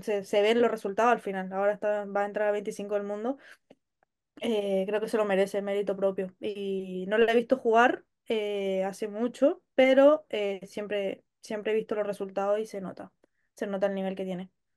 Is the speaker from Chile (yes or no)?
yes; Chile; now in Spain; soy la tercera de Chile y por mérito propio. O sea, no estoy en España porque quiero desaparecer de Chile, estoy en España simplemente porque me conviene para mi carrera